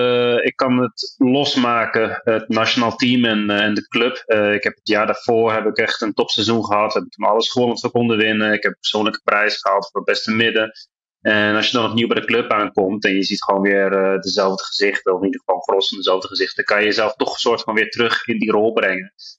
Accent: Netherlands; also born or lived in England; Ik ben in Engeland geboren ook, in Nederland opgevoed.

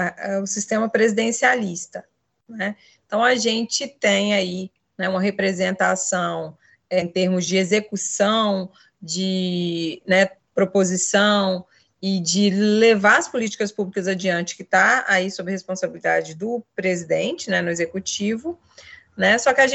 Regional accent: Minas Gerais, Brazil; now in Alagoas, Brazil; Sou mineira, mas diria que já sou, né, uma alagoana, estou aqui no estado há 11 anos

